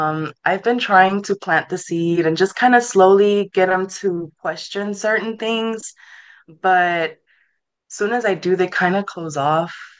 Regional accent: Garland, Texas, United States; I am from Dallas, Texas, specifically Garland, Texas. It's a little suburb outside of Dallas. I'm 28 years old

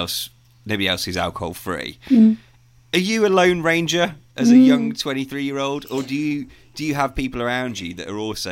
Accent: Birmingham, West Midlands, United Kingdom; now in Liverpool, United Kingdom; I'm from Birmingham

